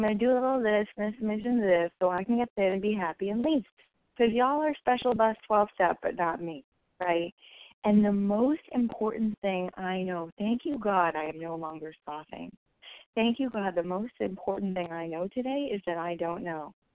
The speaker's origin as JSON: {"language": "English", "town": "Boston", "region": "Massachusetts", "country": "United States", "said": "from Boston."}